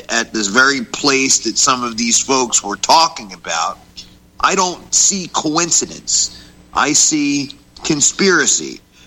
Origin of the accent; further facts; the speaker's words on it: Philadelphia, Pennsylvania, United States; I grew up in South Philadelphia, New Jersey, where the term wet works was, like, you know, part of our vocabulary, okay?